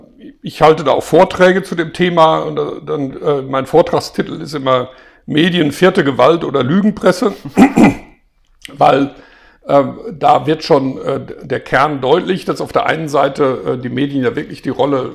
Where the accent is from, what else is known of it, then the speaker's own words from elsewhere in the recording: Hagen, North Rhine-Westphalia, Germany; weil ich in meiner Jugend hier in Hagen, wo ich aufgewachsen bin, wo ich meine Jugendzeit verbracht habe, ich habe in Bochum studiert, dann habe ich immer noch in Hagen gewohnt